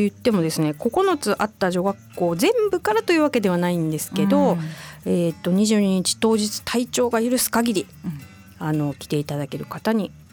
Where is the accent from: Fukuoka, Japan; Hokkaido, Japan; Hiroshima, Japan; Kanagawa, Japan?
Hiroshima, Japan; 私広島の出身なんですけど